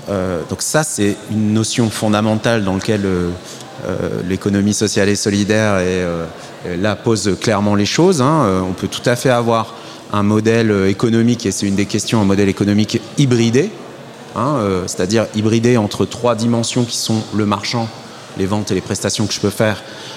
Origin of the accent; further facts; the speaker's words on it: Hauts-de-France, France; moi, je viens du Nord, près de Valenciennes